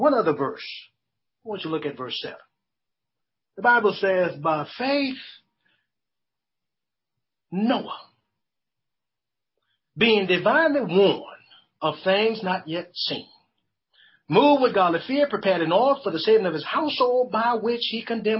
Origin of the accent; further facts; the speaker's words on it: New Orleans, Louisiana, United States; now in Houston, United States; Now, I'm from New Orleans, Louisiana. I've seen a lot of floods. Not too long ago, here in Houston, Texas, we saw a big flood.